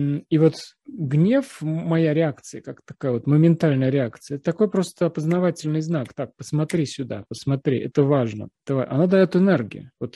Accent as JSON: {"language": "Russian", "country": "Russia", "said": "Вот я россиянин, вы украинка."}